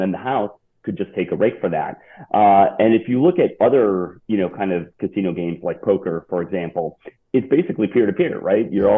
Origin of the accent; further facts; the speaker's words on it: Wisconsin, United States; now in Miami, United States; So I'm originally from Wisconsin. No hockey team growing up. I live in Miami now, and I'm a diehard Panthers fan.